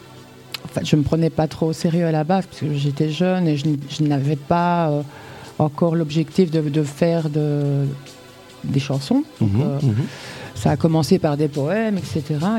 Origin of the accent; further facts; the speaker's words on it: Seraing, Wallonia, Belgium; Eh bien voilà, donc moi je viens de Serein, une région qui se situe